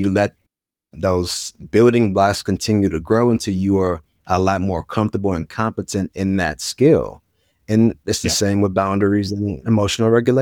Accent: New Orleans, Louisiana, United States; And even I think back to myself growing up in New Orleans.

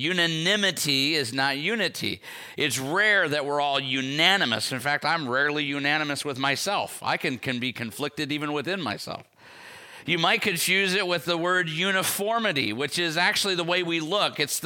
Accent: Midwest, United States; I grew up in the Midwest, so this one's key.

